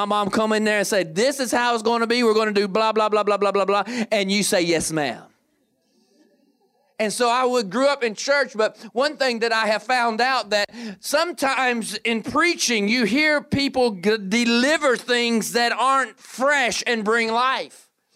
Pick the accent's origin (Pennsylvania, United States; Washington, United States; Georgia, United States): Georgia, United States; Atlanta; also born or lived in Kentucky; Or you drive down in the country roads where I grew up in Atlanta and in Kentucky